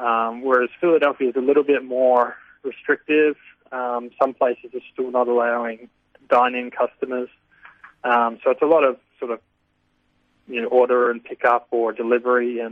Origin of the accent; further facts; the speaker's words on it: Frankston, Victoria, Australia; I'm from Frankston and he's from down that way.